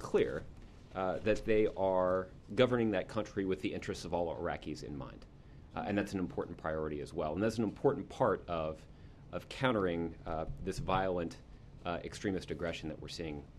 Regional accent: Missouri, United States; For example, in my home state of Missouri

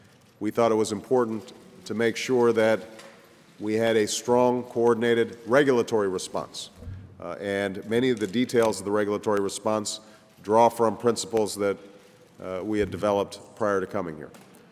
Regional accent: Illinois, United States; born or raised there

